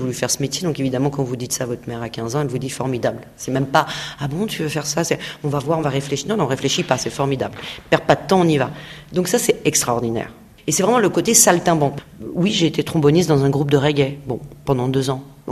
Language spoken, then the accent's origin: French; Noisy-le-Grand, Île-de-France, France; Je suis issue de Noisy-le-Grand et c'est une vie tellement difficile que, en plus de m'en sortir, d'avoir mes premiers contrats à 17 ans, de quitter ma cité